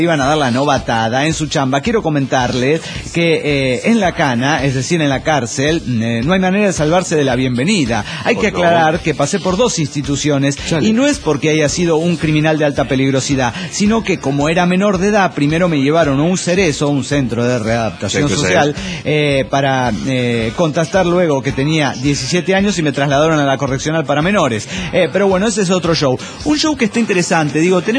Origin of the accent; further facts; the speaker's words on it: Mexico City, Mexico; del DF mexicano.